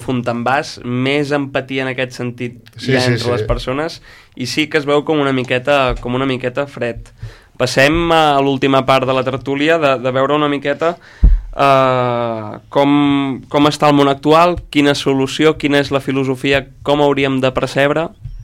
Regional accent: Sant Feliu de Codines, Catalonia, Spain; Jo que sóc de Sant Feliu de Codines

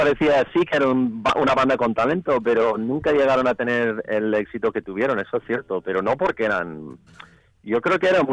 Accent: United States; now in Spain; en mi adolescencia en Estados Unidos la radio estaba plagada de One Hit Wonders

